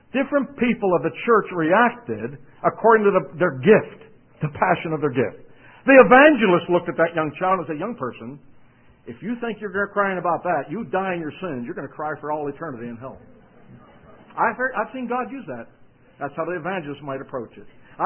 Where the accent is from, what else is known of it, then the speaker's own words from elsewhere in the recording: Pittsburgh, Pennsylvania, United States; I was raised in Pittsburgh, probably never heard of that sports team.